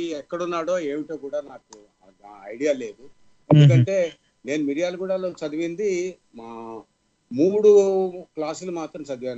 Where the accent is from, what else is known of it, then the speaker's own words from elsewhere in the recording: Kakinada, Andhra Pradesh, India; born there; కాకినాడలో పుట్టానండి. ఈస్ట్ గోదావరి జిల్లా ఉంది కాకినాడ అని.